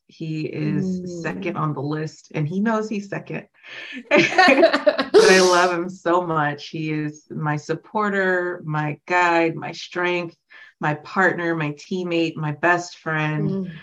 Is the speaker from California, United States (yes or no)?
yes; California, United States; And I was born and raised in the Bay Area.